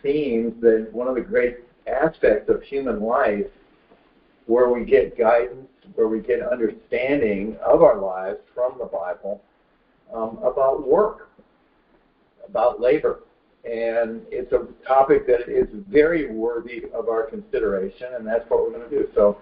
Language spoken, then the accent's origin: English; Detroit, Michigan, United States; we came from Detroit, and Detroit was, you know, had labor friction when we were growing up between the UAW and the automakers